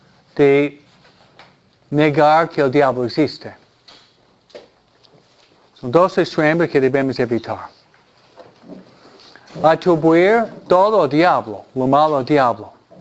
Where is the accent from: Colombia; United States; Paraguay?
United States; Detroit, Michigan; born there; Viajé después de mi ordenación a Detroit, Michigan, donde yo nací.